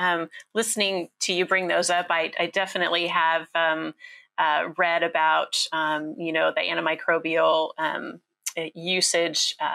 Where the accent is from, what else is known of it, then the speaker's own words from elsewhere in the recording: Nebraska, United States; I was able to go to my hometown in central Nebraska this past summer